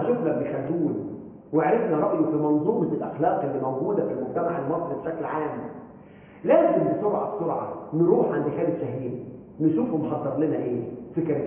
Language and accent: Arabic; Egypt; أخلاقنا كمصريين